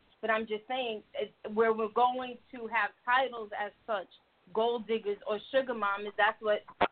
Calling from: Brooklyn, New York, United States; I'm calling from Brooklyn, New York.

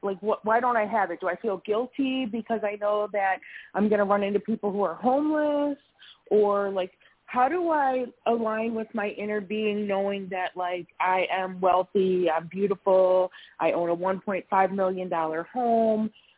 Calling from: Wisconsin, United States; I'm calling from Wisconsin.

